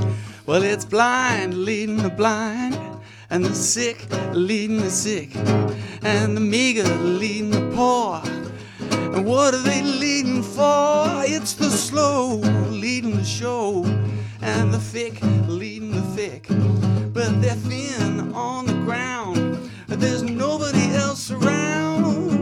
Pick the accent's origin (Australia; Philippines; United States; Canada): Australia; I was just from Australia, which is even